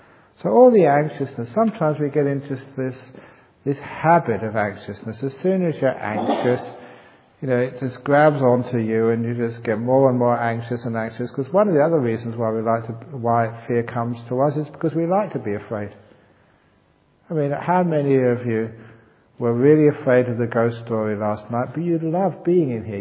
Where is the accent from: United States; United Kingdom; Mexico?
United Kingdom; England; because I'm English, you know the Ungmo, they're always really eccentric. You know, we're the home of eccentrics over in England.